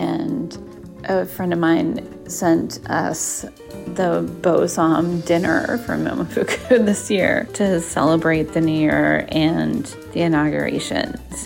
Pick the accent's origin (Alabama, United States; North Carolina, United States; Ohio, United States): North Carolina, United States; Cary; also born or lived in New York City; from Cary, North Carolina.